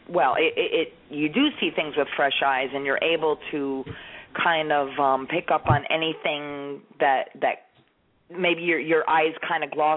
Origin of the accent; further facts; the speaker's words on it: New Jersey, United States; also born or lived in all over the country; So, I'm from New Jersey, but I've lived all over, so that's why I have a little of this and a little of that.